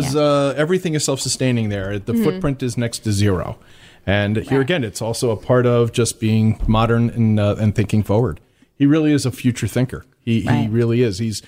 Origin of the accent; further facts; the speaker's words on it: New Jersey, United States; born there; I was born in Jersey.